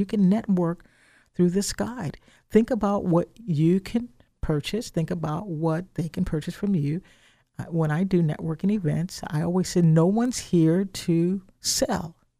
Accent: Midwest, United States; Like I said earlier, I'm from the Midwest, and so we didn't wait to buy an umbrella because thunderstorms are common in the Midwest.

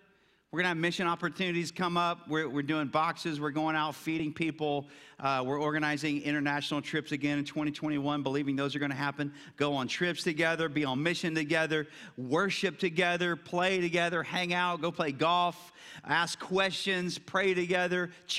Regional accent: Buda, Texas, United States; We grew up in the Buda area, and our church was on 51st Street on the other side of downtown.

